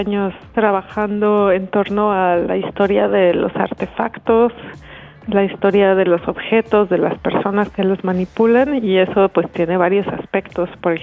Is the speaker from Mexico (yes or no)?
yes; Mexico; yo vengo de México y pues muchas cosas que me interesan tienen que ver con artefactos que ya no están en México